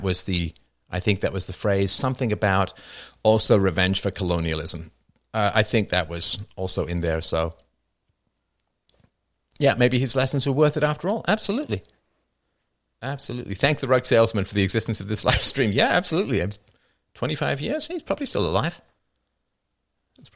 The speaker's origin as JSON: {"language": "English", "region": "England", "country": "United Kingdom", "tie": "born or raised there", "said": "because I grew up in England"}